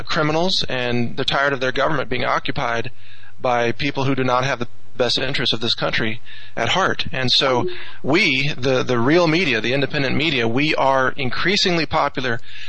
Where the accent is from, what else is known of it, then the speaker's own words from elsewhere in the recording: United States; You know, we grew up in America. We gave the Pledge of Allegiance when we were growing up